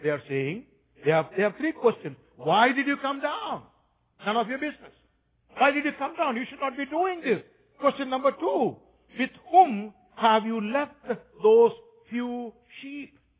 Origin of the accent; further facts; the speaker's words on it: Kerala, India; are you planning to sell your house and go back to your state in Kerala? That's my hometown.